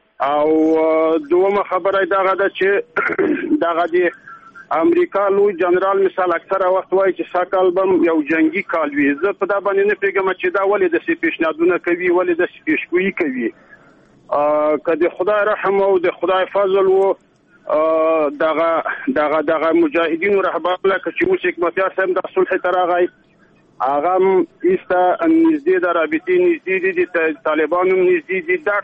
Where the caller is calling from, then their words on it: Ishkamish, Takhar, Afghanistan; د تخار دی ولایت د شکمش دی ولسوالۍ نه غږېږم.